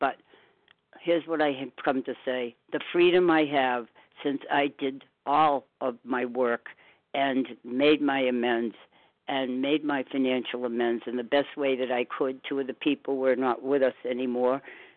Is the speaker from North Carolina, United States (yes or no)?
no; Walpole, Massachusetts, United States; from Walpole, Massachusetts, and I wanted to speak today